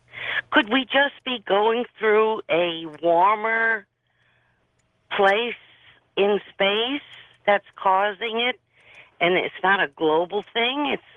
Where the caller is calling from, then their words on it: Bossier City, Louisiana, United States; from Bossier City, Louisiana.